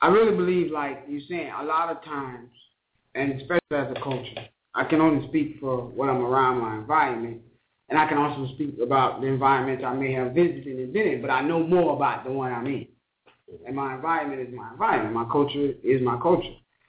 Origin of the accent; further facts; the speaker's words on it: United States; born there; Now, I've never been to Africa. I granted, I know that. I was born in America. I get that. I'm not going to venture and say I'm not American.